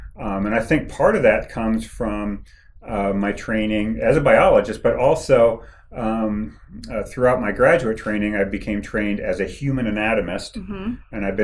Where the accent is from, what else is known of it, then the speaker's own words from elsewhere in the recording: New York, United States; But I grew up in the Devonian of upstate New York. I'm very old. I grew up in upstate New York where there was lots of Devonian.